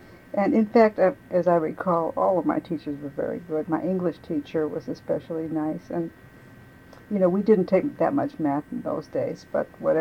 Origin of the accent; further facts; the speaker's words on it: Detroit, Michigan, United States; also born or lived in Chicago; Well, I was born in Chicago, but due to the difficulty of finding work there, we moved to Detroit